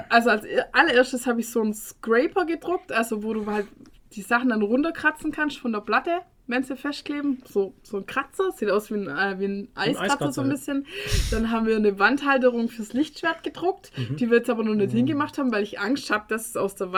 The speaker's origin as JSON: {"language": "German", "region": "Baden-Württemberg", "country": "Germany", "said": "für mich als Schwabe"}